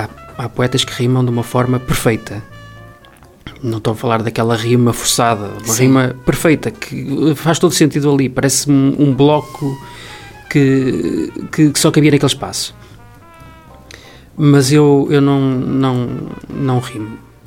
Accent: Penafiel, Norte, Portugal; eu sou de Penafiel, eu adoro Penafiel, mas Penafiel para mim tem um senão. É que falta-lhe rio.

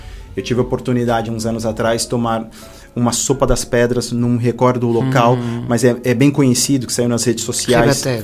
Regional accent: Brazil; now in Portugal; Eu sou brasileiro, mas muitas das vezes não puxo sardinha para o meu país de buscar produtos lá.

